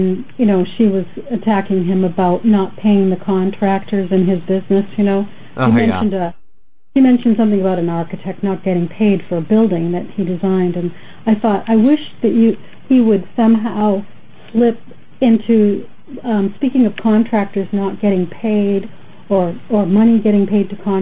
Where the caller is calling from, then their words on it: New Hampshire, United States; I'm calling from New Hampshire.